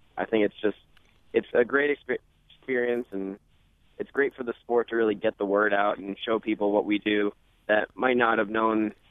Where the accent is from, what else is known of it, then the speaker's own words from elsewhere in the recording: New Jersey, United States; Actually, there were, especially on the East Coast. I grew up in New Jersey.